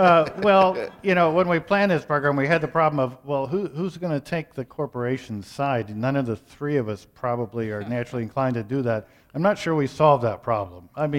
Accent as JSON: {"language": "English", "region": "Nebraska", "country": "United States", "tie": "born or raised there", "said": "When I was growing up in Nebraska, we used to take vacations in Wisconsin"}